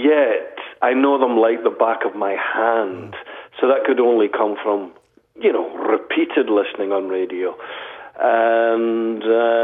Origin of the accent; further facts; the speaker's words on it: Scotland, United Kingdom; So pretty much, like most kids in the UK, my generation